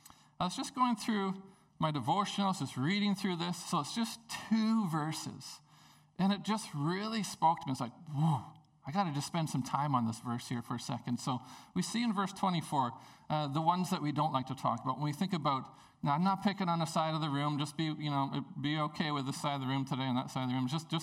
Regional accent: Prince Rupert, British Columbia, Canada; when I grew up in Prince Rupert for the first 23 years of my life

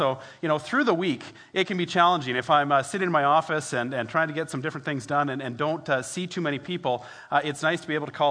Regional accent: Edmonton, Alberta, Canada; I grew up in Edmonton.

